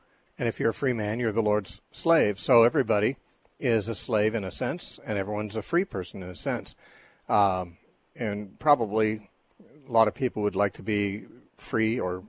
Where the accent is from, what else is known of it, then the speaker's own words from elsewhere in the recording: United States; I imbibed it with my mother's milk as an American born and raised in this society.